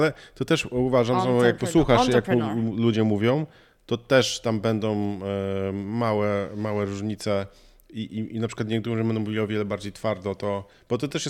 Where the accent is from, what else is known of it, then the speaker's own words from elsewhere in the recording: United States; accent: foreign; Polish is a second language; oni wszyscy już wiedzą, że jestem Amerykaninem.